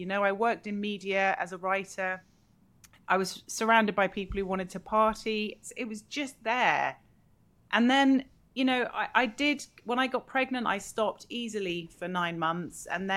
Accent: London, United Kingdom; I grew up in London in a big family, and we had lots of parties. My parents are American

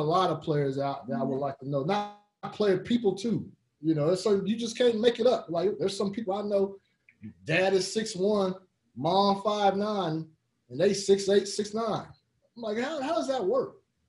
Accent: Fresno, California, United States; But I grew up in Fresno. We got all the Golden State Warrior games.

